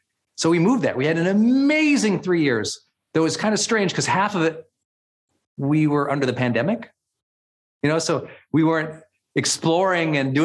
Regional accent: Montana, United States; also born or lived in Puerto Rico; now in California, United States; I was a Montana kid.

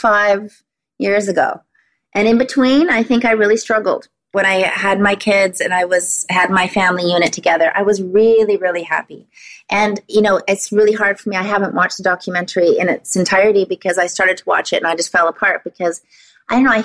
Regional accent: British Columbia, Canada; also born or lived in Los Angeles; I'm Canadian, and I think it's the only way I survived being in Los Angeles or being in that world at all, is because I had a good foundation, good roots here on Vancouver Island.

